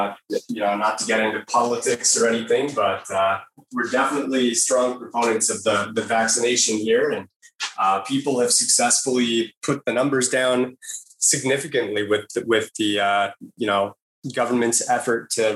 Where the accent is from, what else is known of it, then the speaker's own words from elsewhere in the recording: Los Angeles, California, United States; Yeah, I'm from Los Angeles, California, here in the US.